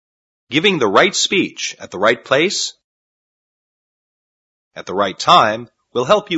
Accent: China; now in United States; I'm from China. I'm here in America for my further study for my MBA. I'm going to be in America for 2 years. But I don't think I'm going to stay here any longer, because I already miss China very much.

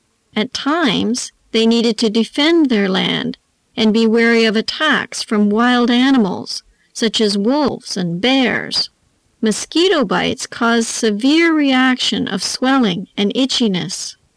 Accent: Canada; I am a Canadian

